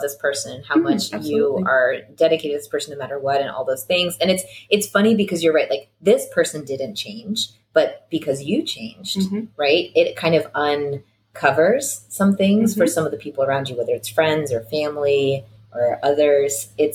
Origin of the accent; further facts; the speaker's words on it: Midwest, United States; I'm from the Midwest. We're in a Russian background.